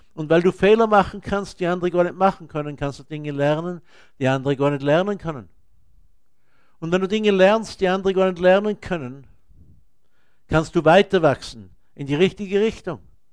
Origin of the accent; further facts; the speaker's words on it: Austria; ich bin ein gebürtiger Österreicher und bin in einem armen Haus aufgewachsen.